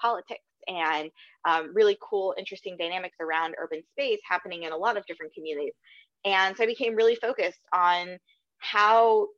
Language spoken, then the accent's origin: English; Pittsburgh, Pennsylvania, United States; now in New York City, United States; Sure, I grew up in Pittsburgh, and then I went to Israel for seminary, and after seminary, moved to New York City